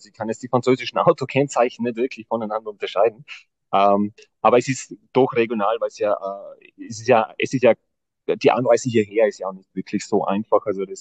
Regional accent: Tyrol, Austria; so wie es wir bei uns in Tirol kennen

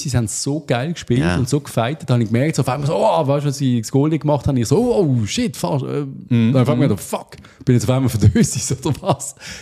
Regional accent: Switzerland; Wir Schweizer

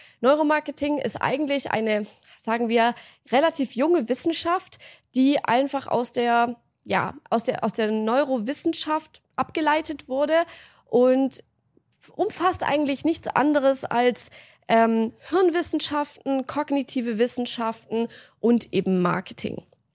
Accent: Germany; wir sind Deutsche

